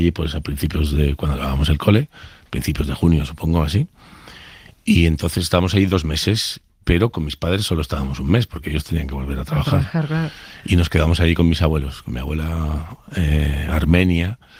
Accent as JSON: {"language": "Spanish", "town": "El Médano", "region": "Canary Islands", "country": "Spain", "tie": "born or raised there", "said": "desde luego en mi pueblo, en el Médano, hay una plaza que se llama la Plaza Roja"}